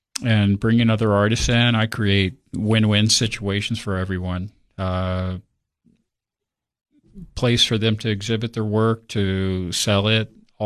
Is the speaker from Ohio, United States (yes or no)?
yes; Hamilton, Ohio, United States; now in Tennessee, United States; I'm originally from the Cincinnati area, Hamilton, Ohio.